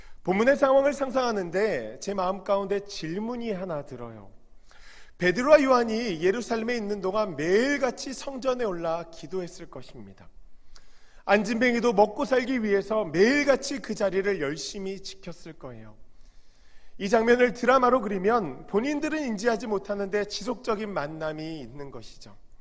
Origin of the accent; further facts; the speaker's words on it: South Korea; now in United States; 저는 제가 토종 한국인이기 때문에 한국말을 하고 한국에서 살 것이기 때문에